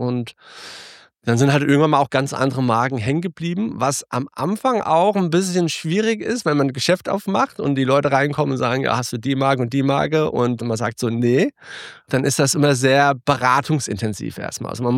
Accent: Germany; born or raised there; also born or lived in Sweden

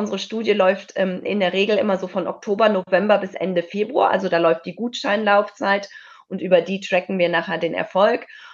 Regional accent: Cologne, North Rhine-Westphalia, Germany; Ich bin Kölnerin

